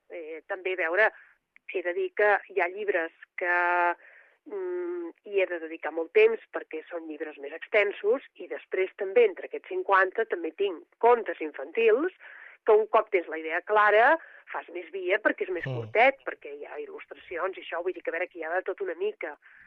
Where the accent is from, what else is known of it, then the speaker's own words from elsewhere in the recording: Barcelona, Catalonia, Spain; sóc barcelonina, però sempre tens passions determinades per altres llocs i l'Empordà n'és